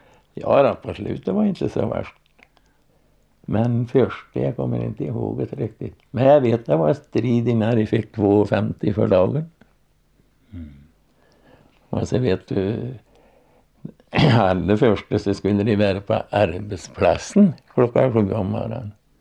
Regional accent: Järnskogen, Värmland, Sweden; Det var när jag var hemma i Järnskogen.

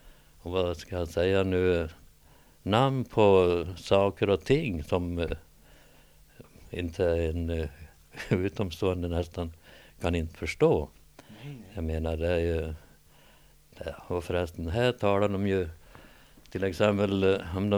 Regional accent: Näs, Sweden; born there; Men här nu i, som sagt var, i Näs, där jag är född, där talar vi ju som jag kanske låter nu.

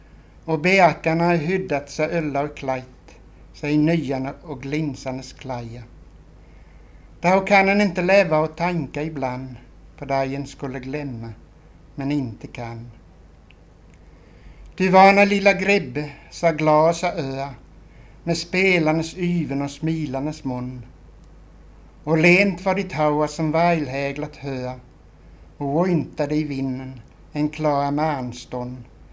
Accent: Skåne, Sweden; accent: Göinge dialect; För att jämföra mitt göingska uttal. Med mitt vanliga uttal av svenska. Som kanske mera är någon slags akademisk skånska.

